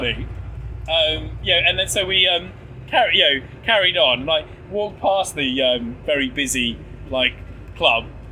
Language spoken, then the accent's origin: English; England, United Kingdom; I mean, I am English.